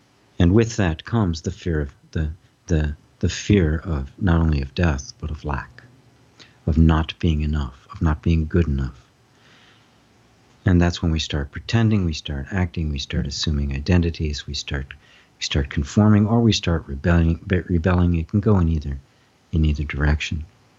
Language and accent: English; United States; I, as a white male growing up in America, never ever experienced.